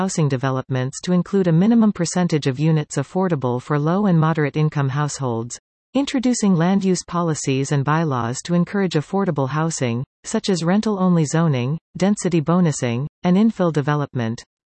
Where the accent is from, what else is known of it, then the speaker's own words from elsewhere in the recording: North Cowichan, British Columbia, Canada; I am born and raised in North Cowichan and have lived here for almost 40 years. My family has deep roots in the Cowichan Valley that go back 5 generations.